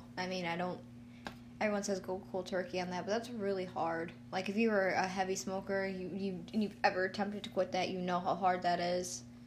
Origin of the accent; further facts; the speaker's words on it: Elyria, Ohio, United States; I grew up here in Elyria, in this okay state of Ohio. Lorain County, that's where I'm from.